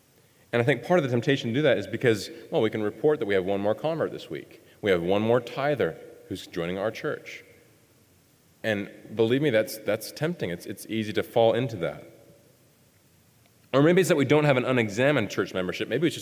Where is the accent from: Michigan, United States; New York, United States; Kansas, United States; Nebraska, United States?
Nebraska, United States; Milford; And the interesting thing about my hometown was when I was growing up, I thought everybody was Christians. We had 2,000 people in our hometown.